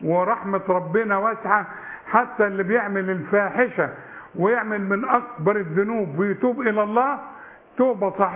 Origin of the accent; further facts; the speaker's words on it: Sharqia Governorate, Egypt; ايوه كل حاجه في الحاله اقول انا من الشرقيه. انا مش هتبره منها.